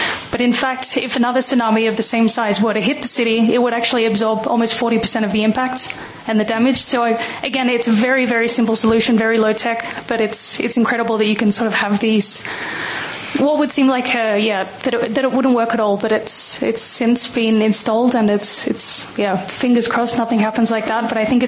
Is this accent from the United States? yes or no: no; Australia; now in Copenhagen, Denmark; I guess if you notice from the accent, I'm actually Australian. So I moved to Copenhagen about 7 years ago.